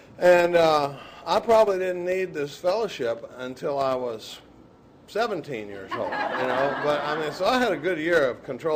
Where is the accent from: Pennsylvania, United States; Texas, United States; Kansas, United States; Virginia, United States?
Texas, United States; Dallas; I grew up in Dallas, Texas, during the baby boom. I was born in the mid-50s